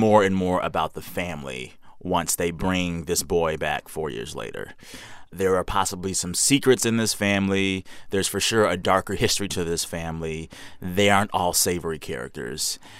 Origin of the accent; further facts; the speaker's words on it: San Antonio, Texas, United States; So this is a movie about a family in San Antonio, Texas, my hometown.